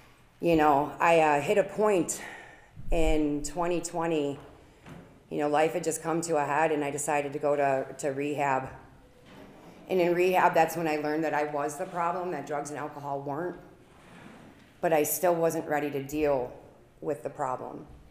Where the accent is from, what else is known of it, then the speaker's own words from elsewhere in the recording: Arizona, United States; So, like I said, I am from Arizona. I am originally from here